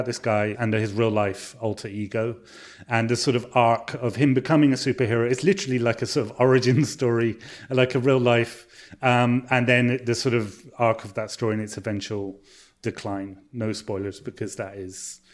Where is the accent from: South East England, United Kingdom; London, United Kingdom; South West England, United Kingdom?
South West England, United Kingdom; Bristol; It's actually set in Bristol, set in my hometown.